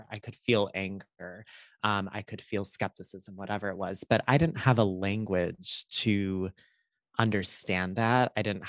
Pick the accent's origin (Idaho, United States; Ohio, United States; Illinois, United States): Illinois, United States; And I grew up in Chicagoland, as we say, so mm-hmm. the suburbs of Chicago.